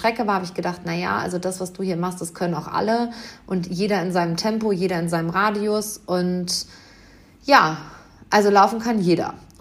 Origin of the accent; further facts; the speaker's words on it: Hamm, North Rhine-Westphalia, Germany; Denn Hamm hat eine Marathonstrecke, die über Wald und Wiesen 42 Kilometer um meine Heimatstadt herumgeht.